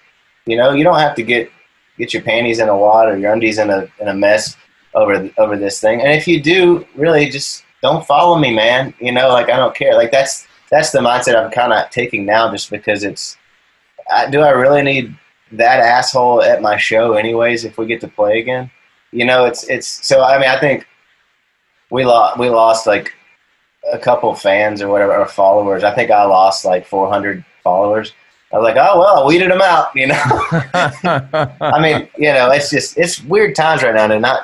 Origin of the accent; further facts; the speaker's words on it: Nashville, Tennessee, United States; And my parents moved here pregnant with me, and I was born here in Nashville. And so I grew up, you know, buried in country music